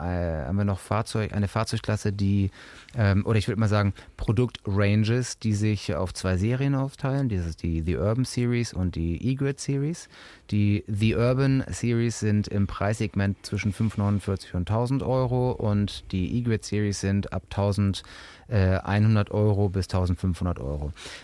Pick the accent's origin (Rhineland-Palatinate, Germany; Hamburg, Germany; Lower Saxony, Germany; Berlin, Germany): Hamburg, Germany; ich bin halt Hamburger Jung